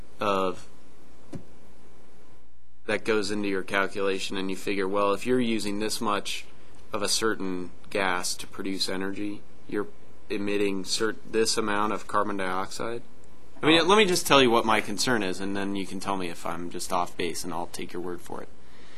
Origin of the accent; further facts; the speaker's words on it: Boulder, Colorado, United States; And I'm from Boulder.